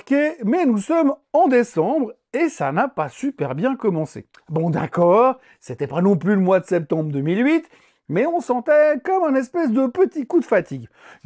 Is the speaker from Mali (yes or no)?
no; Switzerland; parce que chez nous, en Suisse